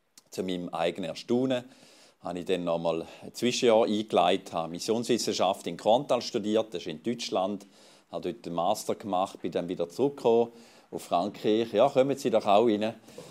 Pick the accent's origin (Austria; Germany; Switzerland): Switzerland; St. Gallen; Ich bin Ostschweizer, bin am Bodensee geboren und aufgewachsen im Kanton St. Gallen